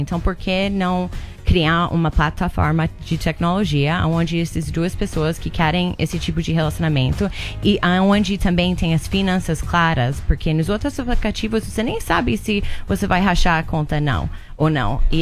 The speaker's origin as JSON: {"language": "Portuguese", "country": "United States", "also_born_or_lived": "New York", "second_language": "Portuguese", "lives_now": "São Paulo, Brazil", "said": "Óbvio, eu tenho esse sotaque. Eu sou americana, mas meus pais são brasileiros."}